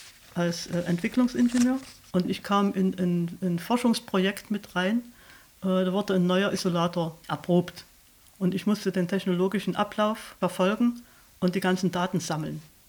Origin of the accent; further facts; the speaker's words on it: Probstzella, Thuringia, Germany; ich bin aufgewachsen in Probstzeller und bin bis zu meinem 14. Lebensjahr in Probstzeller in die Oberschule gegangen.